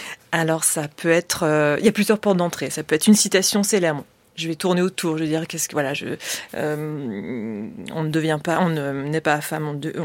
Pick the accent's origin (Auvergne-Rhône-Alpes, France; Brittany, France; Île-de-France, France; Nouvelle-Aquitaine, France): Nouvelle-Aquitaine, France; Poitevine, je ne le revendique pas, je m'en fiche complètement. J'ai grandi dans les Deux-Sèvres, j'ai un peu de sang belge